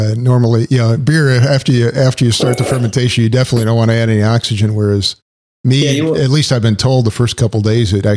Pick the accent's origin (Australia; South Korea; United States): United States; New York; Yeah, I grew up in New York, and you used to be able to get it off the press.